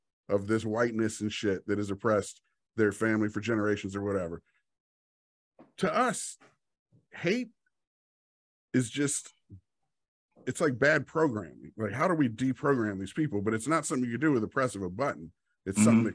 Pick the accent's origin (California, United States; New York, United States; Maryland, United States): Maryland, United States; Oxon Hill; Like I said, we grew up in Oxon Hill. We had to fight all the time because we were white kids, but all our best friends were black folks.